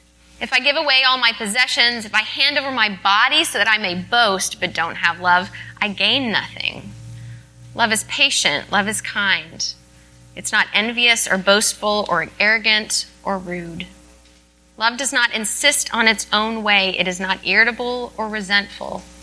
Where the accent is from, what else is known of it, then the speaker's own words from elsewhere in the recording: Dallas, Texas, United States; one of whom died just last week in my hometown of Dallas.